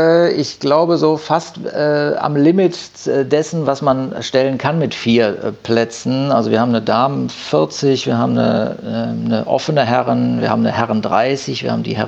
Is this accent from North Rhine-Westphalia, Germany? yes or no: yes; Düsseldorf, North Rhine-Westphalia, Germany; born there; now in Haan, Germany; Gebürtig bin ich Düsseldorfer. Und bin mit meiner Familie dann nach Hahn rausgezogen.